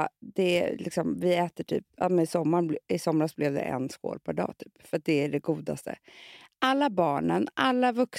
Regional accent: Gotland, Sweden; Jag kommer från Gotland

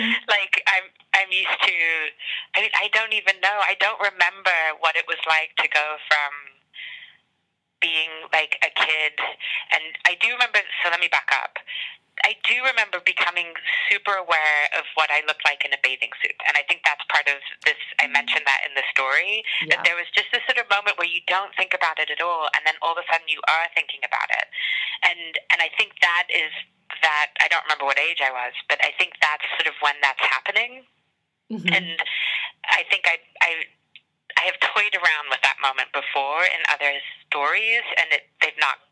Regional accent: England, United Kingdom; I grew up in England and my mother's sister is from upstate New York, and we would go to New York every summer

